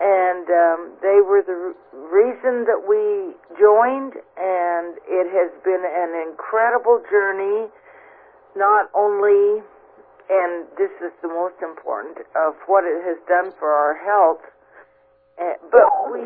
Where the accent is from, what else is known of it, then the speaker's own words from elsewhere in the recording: Cle Elum, Washington, United States; Yeah, I'm from Clay Ellum, Washington.